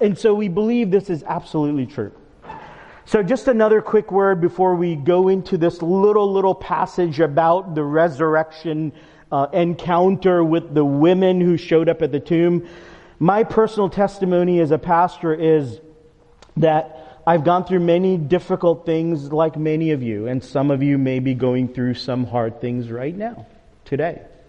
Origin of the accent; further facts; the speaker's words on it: New York, United States; I'm a New Yorker. I used to serve in some different churches in the New York metro area.